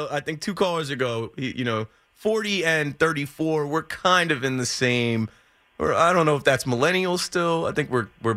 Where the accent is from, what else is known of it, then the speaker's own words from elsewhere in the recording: New Jersey, United States; I'm from Jersey. I'm in New York all the time.